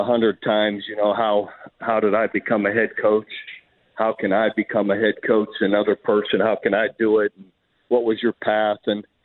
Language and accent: English; Youngstown, Ohio, United States; Oh, it was fantastic. Just the old steel mill town, you know, old neighborhoods.